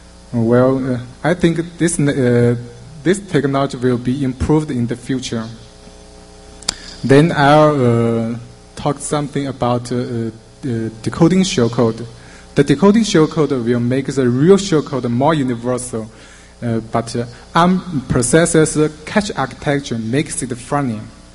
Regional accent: China; from China.

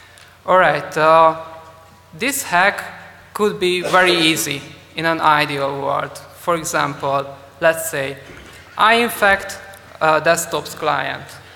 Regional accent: Hungary; I'm from Hungary, and as we are a very, very small country, we are really proud of our achievements.

